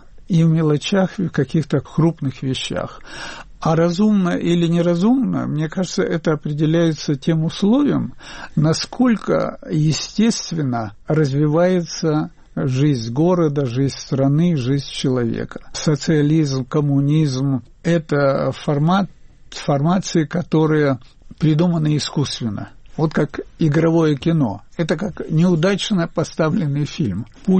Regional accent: Azerbaijan; Но поскольку отец мой азербайджанец, имя азербайджанское, то отказываться от этого я не собираюсь, не хочу.

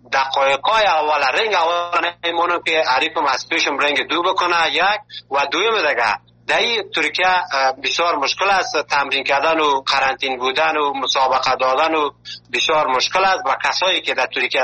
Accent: Afghanistan; now in Malatya, Turkey

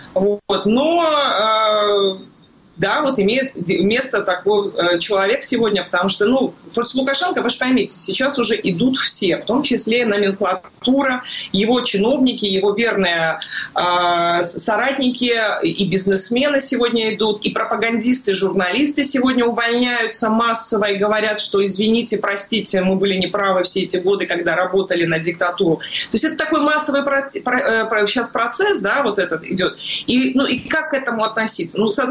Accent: Kobrin, Brest Region, Belarus; born there; Но я сама дочка военнослужащего, понимаете? У меня, я сама родилась в Кубрине, где размещалась старейшая вертолетная часть Беларуси.

